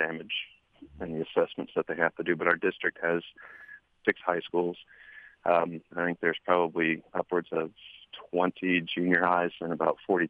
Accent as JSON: {"language": "English", "region": "Kansas", "country": "United States", "tie": "born or raised there", "also_born_or_lived": "Iowa / Louisiana", "lives_now": "Texas, United States", "said": "I was born in Iowa, grew up in Kansas, Louisiana. We moved to Texas in 87."}